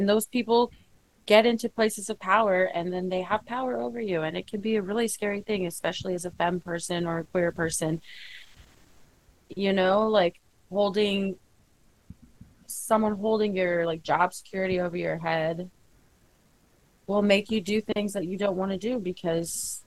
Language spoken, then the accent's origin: English; Florida, United States; I am originally from Florida, which there's a big Hispanic community there